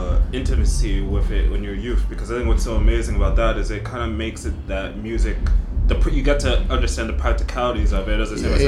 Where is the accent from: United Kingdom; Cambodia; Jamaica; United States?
United Kingdom; London; also born or lived in Stratford; the best city in the world, London, South London specifically. We're talking before I hit the recorder, I grew up a bit in London and Stratford.